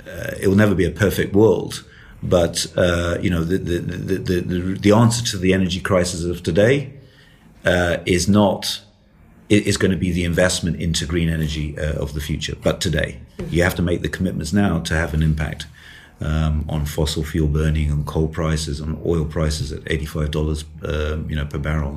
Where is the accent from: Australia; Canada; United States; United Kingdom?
United Kingdom; I am British